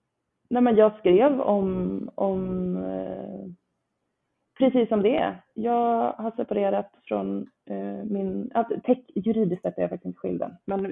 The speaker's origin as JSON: {"language": "Swedish", "town": "Nora", "region": "Örebro County", "country": "Sweden", "lives_now": "Stockholm, Sweden", "said": "Jag lekte med den tanken eftersom jag inte är från Stockholm från början. Jag är från Nora, Västmanland utanför Örebro. Jag har mina föräldrar i Västerås och Örebro."}